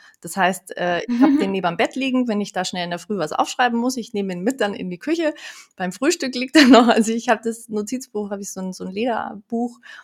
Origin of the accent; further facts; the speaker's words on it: Munich, Bavaria, Germany; Ich bin eben in München geboren und aufgewachsen und mit der Familie dann in den Bayerischen Wald gezogen.